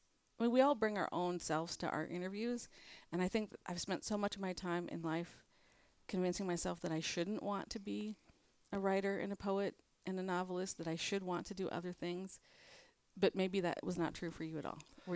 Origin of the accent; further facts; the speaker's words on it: Sioux Falls, South Dakota, United States; that's not necessarily what I expected growing up in Sioux Falls.